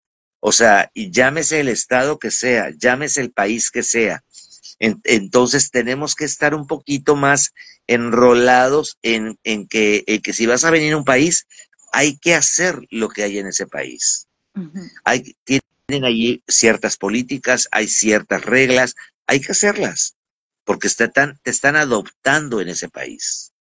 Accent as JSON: {"language": "Spanish", "country": "Mexico", "said": "Y digo, tú como mexicana y yo como mexicano"}